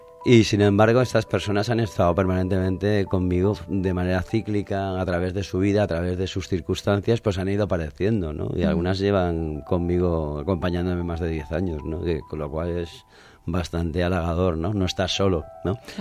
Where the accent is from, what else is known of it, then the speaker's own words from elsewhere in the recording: Valencia, Valencian Community, Spain; de jovencito pues ya salíamos con las bicicletas desde Valencia a buscar el pequeño paraíso, como muchos valencianos y muchas valencianas